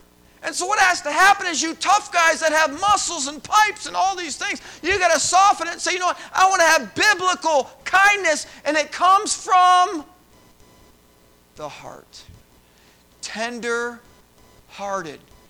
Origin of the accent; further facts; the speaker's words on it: Illinois, United States; I'm from Chicagoland.